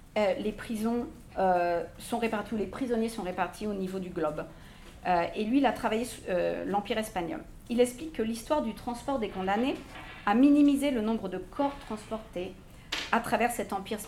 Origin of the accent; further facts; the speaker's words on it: France; je suis française, mais je ne fais jamais de conférences en français.